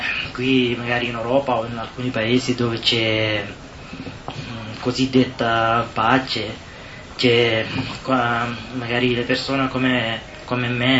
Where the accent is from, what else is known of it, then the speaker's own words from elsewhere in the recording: Somalia; Italian is a second language; sono di Somalia.